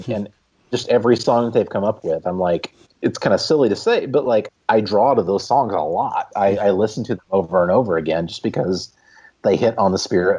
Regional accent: Joplin, Missouri, United States; So the band is from my hometown, Joplin, Missouri.

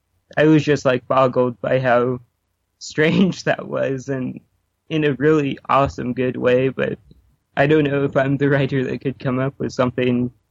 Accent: Seattle, Washington, United States; And since I'm from Seattle, it's pretty close to Portland, obviously.

